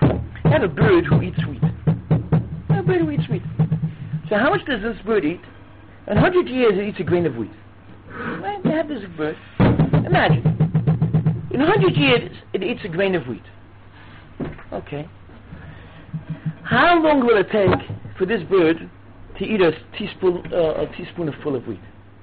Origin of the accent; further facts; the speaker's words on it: United States; I grew up in the United States. So we had to learn the history of America.